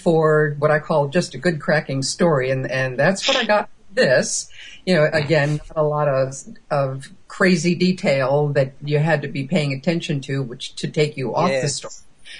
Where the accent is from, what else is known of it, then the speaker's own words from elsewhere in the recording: United States; Hey, I'm American. We pronounce it Clara here.